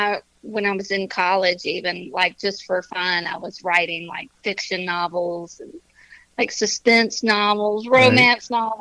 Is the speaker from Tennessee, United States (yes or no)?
yes; Nashville, Tennessee, United States; I mean, people say I'm from Nashville, I'm actually from there, so.